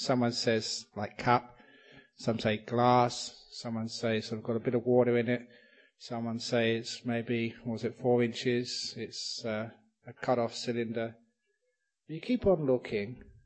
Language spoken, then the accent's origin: English; England, United Kingdom; born there; I am a monk. I was born in England. I'm 56 and a bit years old.